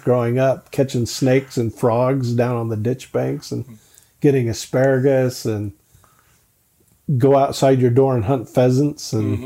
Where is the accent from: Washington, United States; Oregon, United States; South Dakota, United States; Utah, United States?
Utah, United States; Syracuse; We grew up in Syracuse when it was a couple of stop signs and one little country store and, you know, a church.